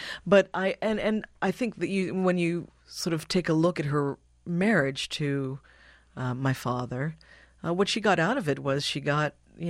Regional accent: Hawaii, United States; So I feel like I grew up in Hawaii. We would spend months there, but we returned to live when I was 14 in 1984

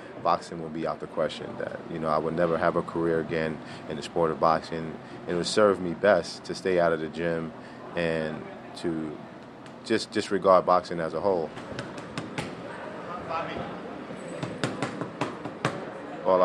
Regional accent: Brooklyn, New York, United States; Obviously, growing up in Brownsville, Brooklyn was one of the toughest neighborhoods that you can possibly grow up in.

